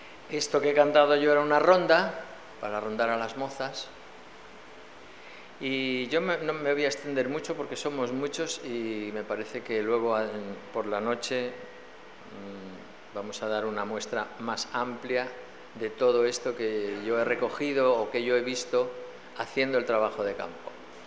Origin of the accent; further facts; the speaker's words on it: Sardón de Duero, Castile and León, Spain; en mi pueblo, se llama Sardón de Duero, que está en la ribera del Duero, y tenía la particularidad de que ninguna de las mujeres, excepto dos o tres, eran de Sardón, empezando por mi madre, que es de Sevilla